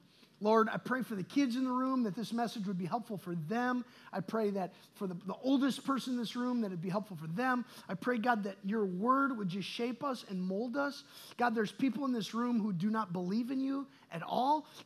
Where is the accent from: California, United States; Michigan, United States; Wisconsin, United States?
Wisconsin, United States; That tree came from probably up north. And that's where I'm from. I'm from Wisconsin.